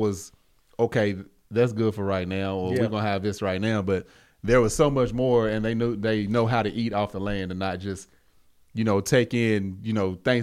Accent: the South, United States; I'm from the South. Mm-hmm. Family had farms. We had cattle.

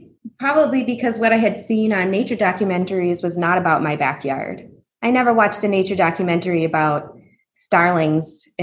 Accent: Weymouth, Massachusetts, United States; with my father on the street in where I grew up in Weymouth, Massachusetts

